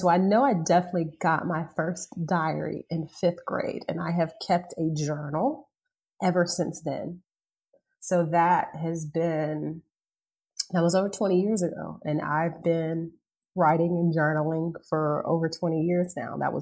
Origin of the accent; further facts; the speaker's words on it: Augusta, Georgia, United States; So born and raised in Augusta, Georgia, right outside of Augusta, Georgia, which is the home of the Masters Golf Tournament.